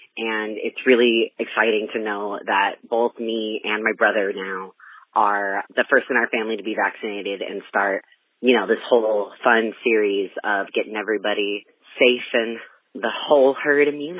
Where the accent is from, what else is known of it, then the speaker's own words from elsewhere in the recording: San Jose, California, United States; I am from San Jose, California.